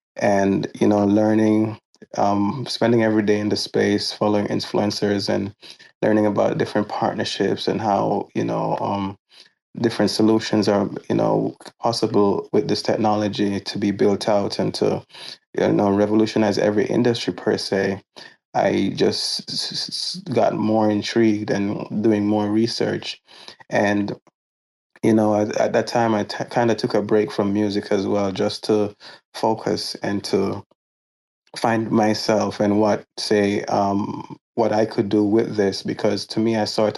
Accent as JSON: {"language": "English", "country": "Jamaica", "tie": "born or raised there", "moved": "as an adult", "lives_now": "United States", "said": "I was born and raised in Jamaica. I ended up migrating to the United States in my early 20s."}